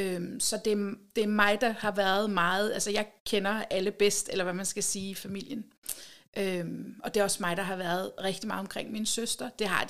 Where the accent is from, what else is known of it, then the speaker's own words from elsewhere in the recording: Rødovre, Capital Region of Denmark, Denmark; Jeg er født og opvokset i Rødovre, som en ud af, ja, fire i en børneflok.